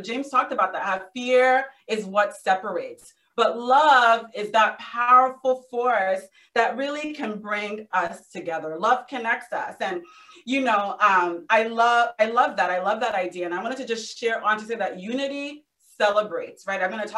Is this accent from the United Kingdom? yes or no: no; Nigeria; now in United States; I am Nigerian. I was born here in the US. I was the only one of my siblings to be born here. My mom came because she had health issues, but I was raised in Nigeria.